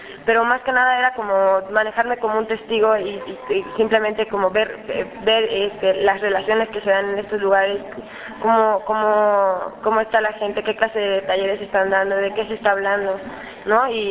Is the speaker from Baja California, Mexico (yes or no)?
no; Mexico City, Mexico; de la Ciudad de México.